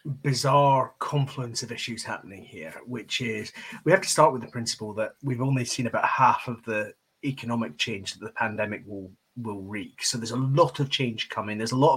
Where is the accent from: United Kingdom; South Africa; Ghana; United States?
United Kingdom; Scotland; My defining feature as a Scot is the Presbyterian work ethic